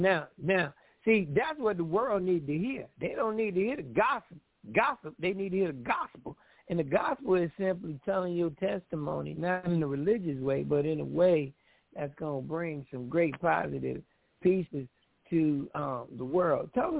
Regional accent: New Jersey, United States; Get out of here. I'm from New Jersey.

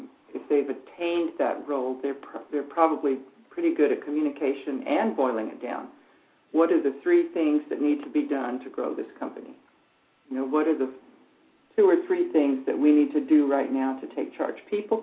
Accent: Texas, United States; I grew up in Texas, and there's lizards, you know, and the longer the lizard's tail was, the easier it was to catch it.

